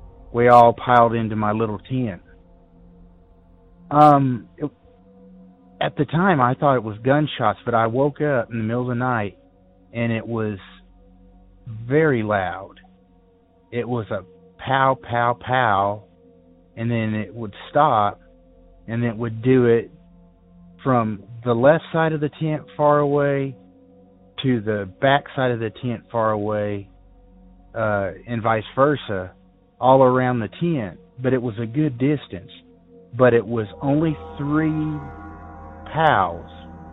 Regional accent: Arkansas, United States; I've always been an outdoors person. I grew up in the woods. I grew up in the Ozark Mountains of Arkansas.

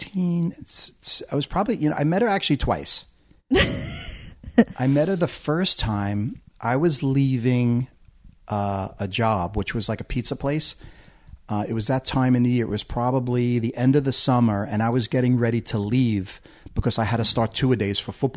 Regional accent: Northport, New York, United States; also born or lived in Queens; I was born in Queens, New York because my mother's doctor was there. Oh. Even though we lived out here in Northport.

